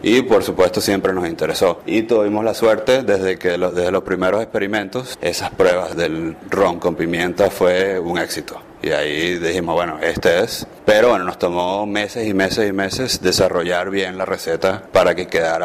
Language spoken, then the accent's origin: Spanish; Venezuela; now in Cambodia; Estando aquí, siendo venezolano, con un buen amigo de cuando éramos niños en Venezuela